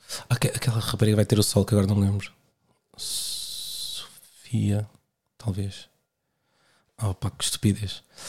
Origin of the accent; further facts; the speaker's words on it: Portugal; mas enquanto portugueses, a adotarmos a palavra humorista como definição.